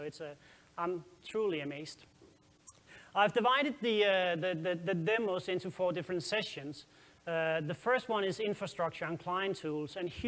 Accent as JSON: {"language": "English", "country": "Denmark", "second_language": "English", "said": "If you think my accent is funny, then just wait till you hear the Dutch guys later. I'm from Denmark, the happiest nation on the planet, if you didn't know that."}